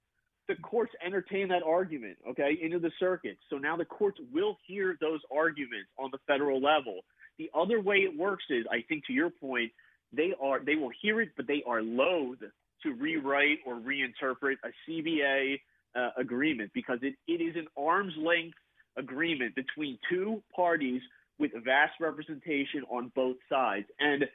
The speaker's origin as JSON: {"language": "English", "region": "New Jersey", "country": "United States", "tie": "born or raised there", "said": "you know, 37, I grew up in South Jersey, I've had season tickets for 20 years"}